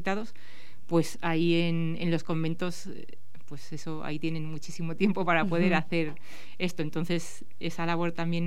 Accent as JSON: {"language": "Spanish", "town": "Madrid", "region": "Community of Madrid", "country": "Spain", "lives_now": "Astorga, Spain", "said": "aunque somos de Madrid, llevamos aquí un poquito más de tres años viviendo en un pueblo cerca de Astorga."}